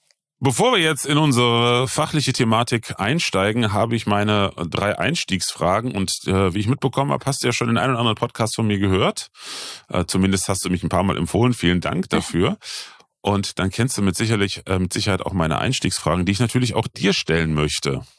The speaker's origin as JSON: {"language": "German", "town": "Bitburg", "region": "Rhineland-Palatinate", "country": "Germany", "tie": "born or raised there", "said": "ich bin ja in der Eifel geboren, im schönen Bitburg"}